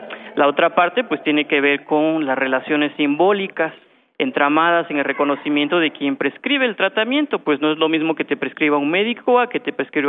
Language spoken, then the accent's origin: Spanish; Oaxaca, Mexico; de donde yo vengo, de la costa de Oaxaca